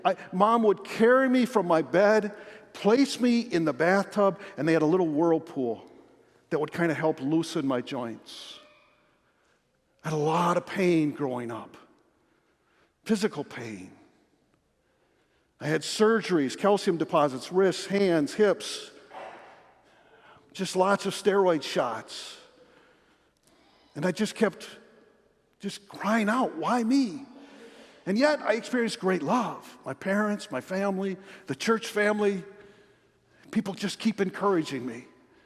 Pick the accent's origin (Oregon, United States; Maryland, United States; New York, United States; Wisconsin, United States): Wisconsin, United States; Dickeyville; So I'm 5 years old. I grew up in Dickeyville.